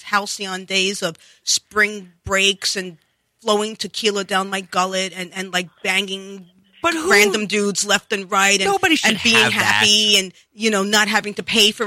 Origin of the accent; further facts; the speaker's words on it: Bronx, New York, United States; I grew up in the Bronx.